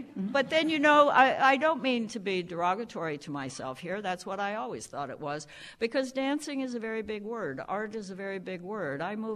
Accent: Midwest, United States; I'm a farm girl. I come from the Midwest.

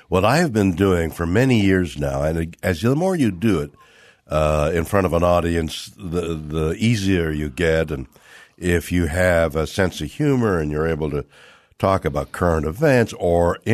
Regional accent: Canada; I'm a Canadian. I'm here. I have an opinion.

